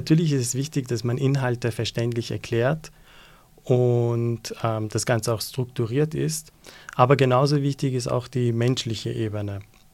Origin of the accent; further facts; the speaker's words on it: Vienna, Austria; born there; Ich bin in Wien geboren mit iranischen Wurzeln und habe dadurch einfach von Anfang an mit zwei Kulturen, mit zwei Perspektiven und auch ein Stück weit mit zwei Welten zu tun gehabt.